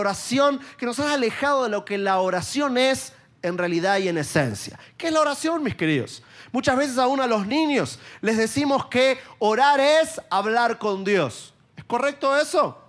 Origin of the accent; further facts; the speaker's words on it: Argentina; now in Miami, United States; Yo soy argentino, pero vivo en Miami. No siempre paso tiempo en mi país. De tanto en tanto voy.